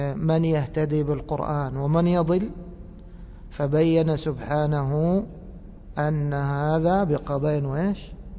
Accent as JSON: {"language": "Arabic", "country": "Egypt", "said": "وإحنا نسميه عندنا في مصر إيش؟"}